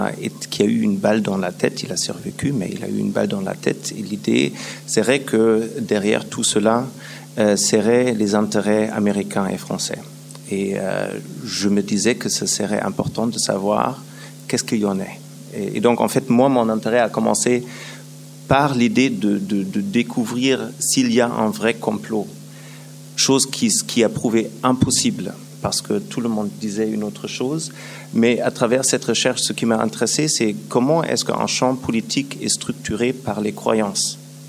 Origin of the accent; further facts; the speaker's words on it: Düsseldorf, North Rhine-Westphalia, Germany; French is a second language; je viens de Düsseldorf, donc c'est la ville natale de Heinrich Heine.